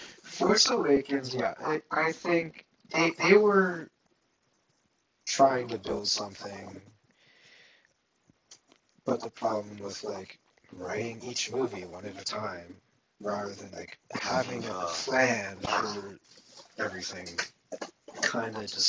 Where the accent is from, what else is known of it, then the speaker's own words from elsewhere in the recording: Philadelphia, Pennsylvania, United States; but I am from Philadelphia, so I am obligated to be a fan of the Flyers.